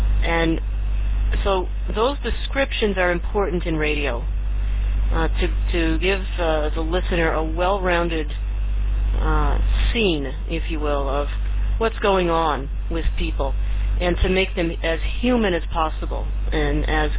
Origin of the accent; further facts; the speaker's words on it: Portsmouth, New Hampshire, United States; I came from Portsmouth, New Hampshire, and I went to school at Perkins for the first 5 years of my education, and then I transferred to the public school.